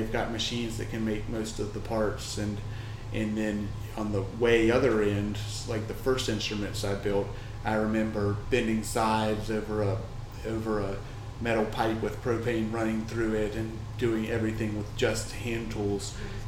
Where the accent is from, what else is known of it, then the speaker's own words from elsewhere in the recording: Lexington, Virginia, United States; now in Charlottesville, United States; I grew up in Lexington, Virginia, and moved to Charlottesville in about the year 2000.